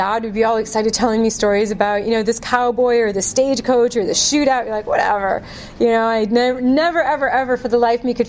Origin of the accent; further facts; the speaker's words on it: South Dakota, United States; I grew up in South Dakota, right? So I grew up around a lot of this kind of empty vastness.